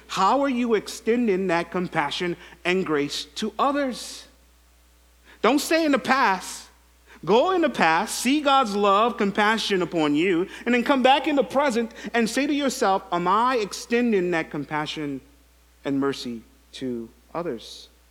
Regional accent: St. Lucia; I'm black and many of you are white. I'm from St. Lucia

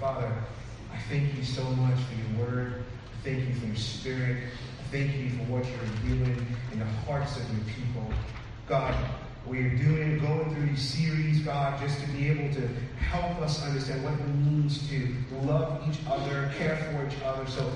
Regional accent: St. Lucia; I'm a tough guy. I'm from St. Lucia.

